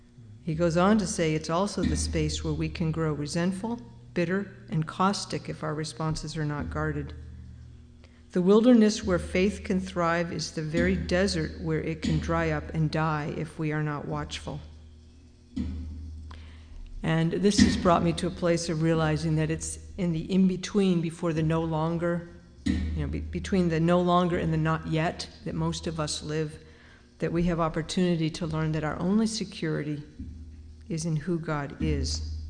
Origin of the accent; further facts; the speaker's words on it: Massachusetts, United States; because I grew up on Cape Cod, but lived in two other foreign countries when in fourth grade and fifth grade, and traveled a lot